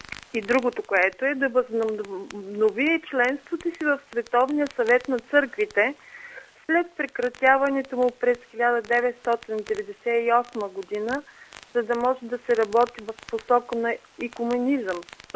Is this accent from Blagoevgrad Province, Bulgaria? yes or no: no; Ruse, Ruse Province, Bulgaria; от Руси съм, от католическата катедрала Свети Павел от Кръста.